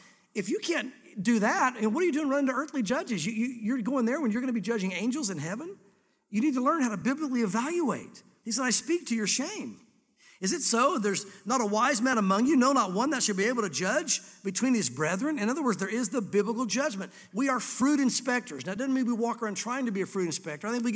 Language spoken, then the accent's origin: English; the South, United States; again, growing up in the South, there's a lot of things we didn't even realize that we've put in us from the South